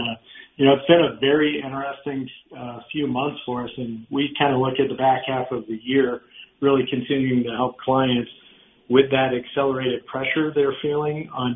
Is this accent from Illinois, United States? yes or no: no; Florida, United States; I grew up in Florida.